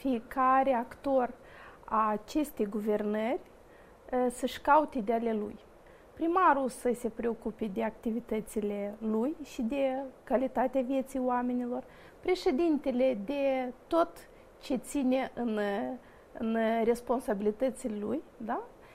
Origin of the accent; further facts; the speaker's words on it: Bălți, Moldova; vin din Bălți și prin pielea noastră am simțit ce înseamnă discriminare la nivel central.